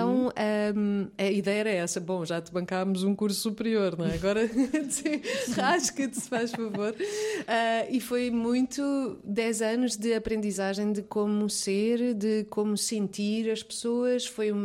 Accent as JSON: {"language": "Portuguese", "town": "Barreiro", "region": "Setúbal", "country": "Portugal", "tie": "born or raised there", "said": "Eu vivia na Baixa da Banheira, portanto, cresci no Barreiro com os meus avós, depois Baixa da Banheira e Val da Moreira."}